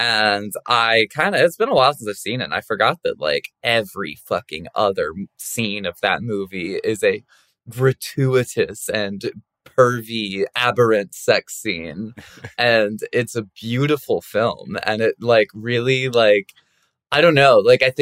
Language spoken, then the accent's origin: English; the South, United States; Might be because we're from the South